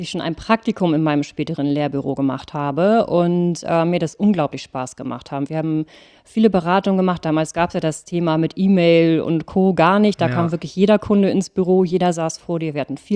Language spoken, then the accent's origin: German; Ratzeburg, Schleswig-Holstein, Germany; Ich bin in Ratzeburg tatsächlich aufgewachsen, geboren und habe da viele Jahre ja auch gelebt, bis ich im Endeffekt mit der Schule fertig war und war da ein absolutes Wasserkind. Also wir haben auch relativ nah am See gewohnt